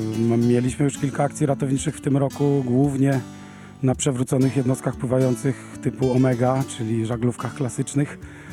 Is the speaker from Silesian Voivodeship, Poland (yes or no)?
no; Tarnobrzeg, Subcarpathian Voivodeship, Poland; my jesteśmy stąd, my jesteśmy Tarnobrzeżanami, my jesteśmy z Tarnobrzeżanami z krwi i kości, tutaj się wychowywaliśmy